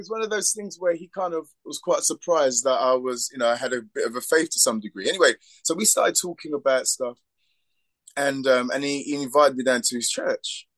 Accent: Forest Gate, London, United Kingdom; So I grew up in East London, Forest Gate, Manor Park. So I've been an East End boy all my life.

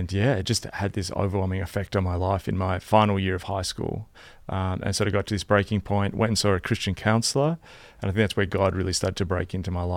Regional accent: Melbourne, Victoria, Australia; Yeah, so I grew up in Melbourne. I've lived in the same small part of Melbourne my entire life.

